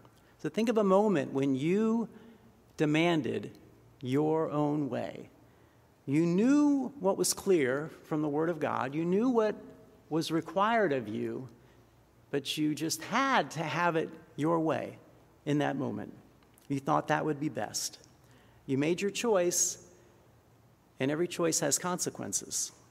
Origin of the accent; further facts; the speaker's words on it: Pennsylvania, United States; Now, when I think of wilderness, I think of where I grew up in Pennsylvania, and I'm thinking of trees, and I'm thinking of forest.